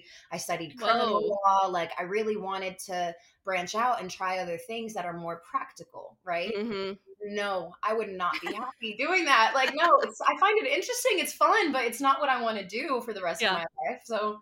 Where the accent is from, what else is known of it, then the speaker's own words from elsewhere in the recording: Brooklyn, New York, United States; So I grew up in Brooklyn, New York City. So I was in that, you know, arena, the whole theater.